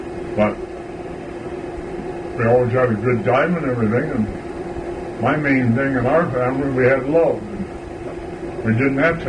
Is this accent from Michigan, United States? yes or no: yes; LaSalle Township, Michigan, United States; I was born in LaSalle Township on the corner of Alban and Strasburg Road.